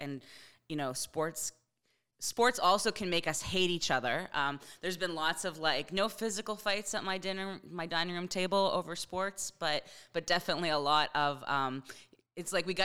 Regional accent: Toronto, Ontario, Canada; I grew up in Toronto, so everybody's a Raptors fan.

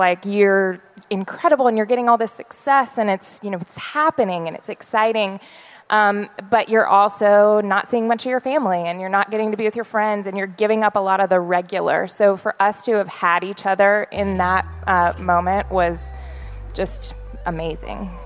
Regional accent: Nashville, Tennessee, United States; So I grew up in Nashville. I don't know if there's any native Nashvillians here. So I grew up with the music business around me.

